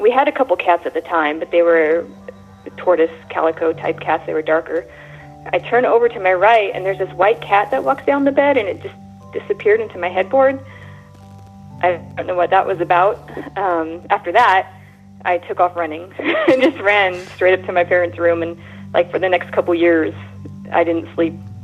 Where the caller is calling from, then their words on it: Spokane, Washington, United States; I'm calling from Spokane, Washington.